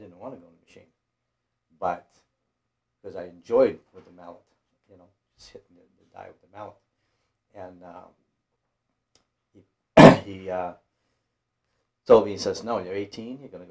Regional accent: Brunswick, Maine, United States; born there; I was born in Brunswick, Maine.

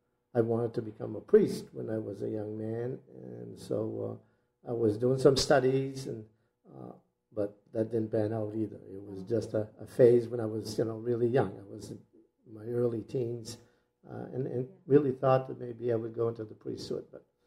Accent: Lewiston, Maine, United States; I was born and raised here in Lewiston, always lived in Lewiston all my life, with an exception of 9 years when I lived out in Fayette.

